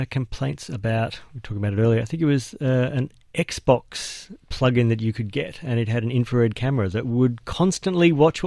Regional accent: Australia; accent: Australian; And look, as an Australian, I feel your pain

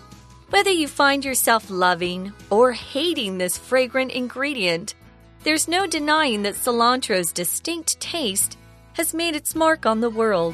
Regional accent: Arizona, United States; See, now I grew up in Arizona, which is next door to Mexico

